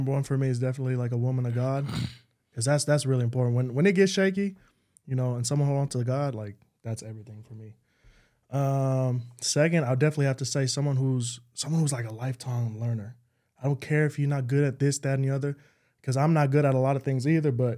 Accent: United States; we grew up in America, that's America, cool, but like I'm also Persian and Tongan

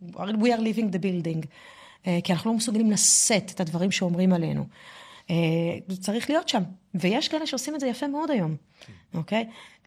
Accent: France; אני יכולת להגיד לך שאני גדלתי בצרפת בתקופה שבה כל חבריי היו בני מיעוט

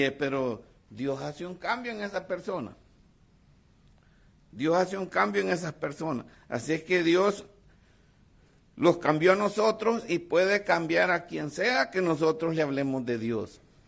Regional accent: El Salvador; moved away; yo me acuerdo de cuando tenía como 17 años allá en mi país, El Salvador

